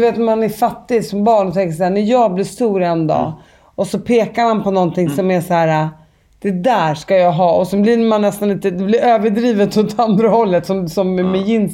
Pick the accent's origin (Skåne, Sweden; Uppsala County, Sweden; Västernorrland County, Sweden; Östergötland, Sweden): Uppsala County, Sweden; För jag är född 78 och vi är också uppvuxna i en förort till Uppsala.